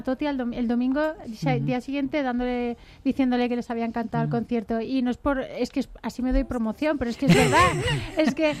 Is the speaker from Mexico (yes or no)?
no; Elche, Valencian Community, Spain; Es que vengo de Elche.